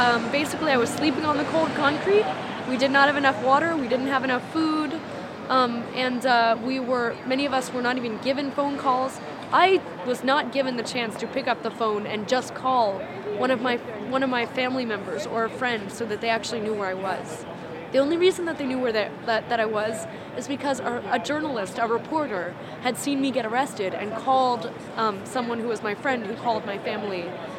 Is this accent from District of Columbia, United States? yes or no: yes; Washington, District of Columbia, United States; from Washington, D.C.